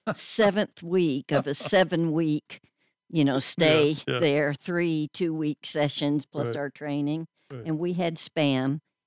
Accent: the South, United States; I don't know. Growing up in the South, I always heard about it, and sausage is a big thing down there, and so is Scrapple.

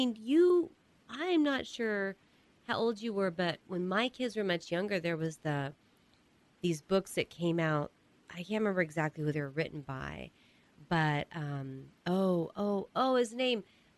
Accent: United States; And I'm an American.

